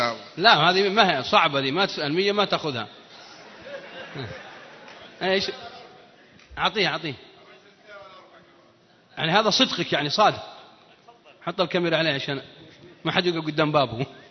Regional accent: Al-Qassim, Saudi Arabia; ويضحكون عليها المكة وأهل جدة وعندنا بالقصيم

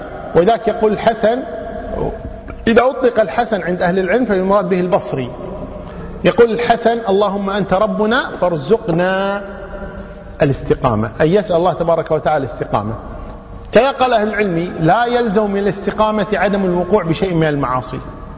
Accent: Kuwait; خاصة عندنا بالكويت

